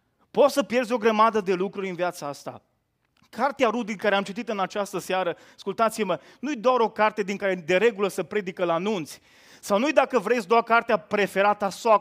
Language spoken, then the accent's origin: Romanian; Bașină, Bihor County, Romania; De locul de unde sunt eu, de Bașină, de undeva din județul Bihor, de lângă Ștei